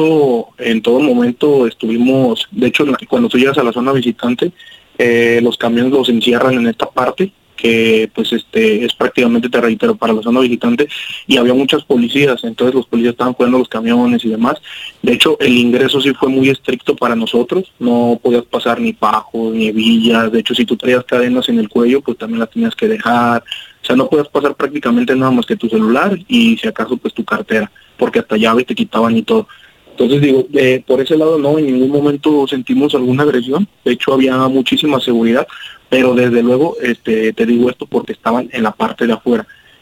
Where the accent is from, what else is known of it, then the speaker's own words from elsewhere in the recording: Guadalajara, Jalisco, Mexico; somos de acá del sur de Guadalajara. De hecho son varias pues colonias o barrios, como le quieran decir. Somos acá de Higuerillas, de Miravalle, de Echeverría, de Polanco, toda esta zona.